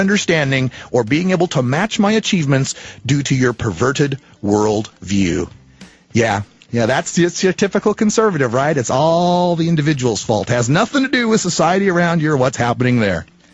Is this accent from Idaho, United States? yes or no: yes; Nampa, Idaho, United States; I'm originally from Idaho. I'm originally from Nampa, Idaho, which is in the conservative county in Idaho.